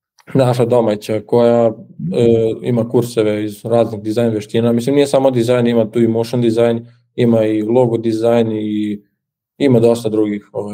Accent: Novi Sad, Vojvodina, Serbia; Pa, dolazim iz Novog Sada, imam 21 godinu

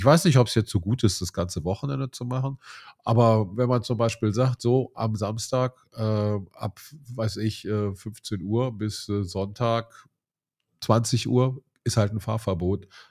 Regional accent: Rhineland, Germany; ich komme ja aus dem Rheinland

